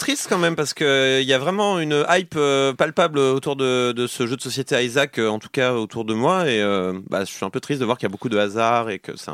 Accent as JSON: {"language": "French", "region": "the Alps", "country": "France", "said": "je viens des Alpes, hein, donc il n'y a aucune raison."}